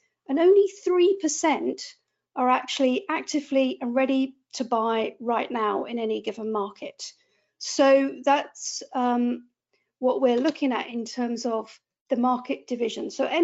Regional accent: United Kingdom; But being British, I feel a bit guilty about when we're successful at the best of times.

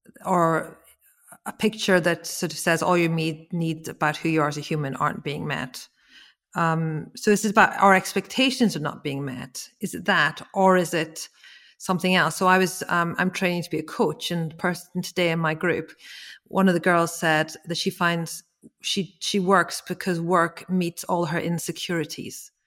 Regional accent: Scotland, United Kingdom; But I'm Scottish and, you know, I was brought up with really, really rigorous work ethic with theological roots.

